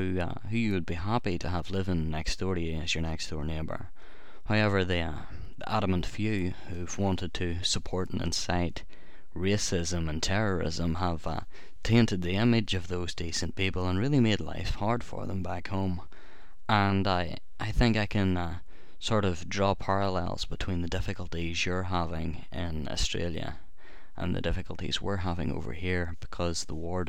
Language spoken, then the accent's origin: English; Northern Ireland, United Kingdom; I'm from Northern Ireland